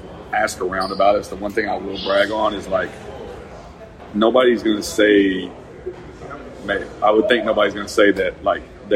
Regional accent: Arkansas, United States; He's from a town of 800 people. I'm from Arkansas.

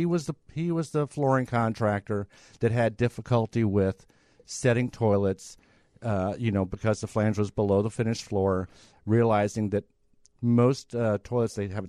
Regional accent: Indianapolis, Indiana, United States; Indianapolis.

